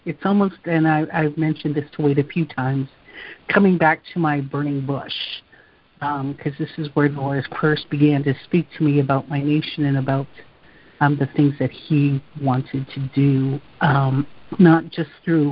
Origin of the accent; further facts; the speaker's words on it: Saskatchewan, Canada; born there; I was born up in Saskatchewan, northern Saskatchewan, the reservation that I was born on. Did not grow up there, but where I was born on, is called Thunder Child First Nation.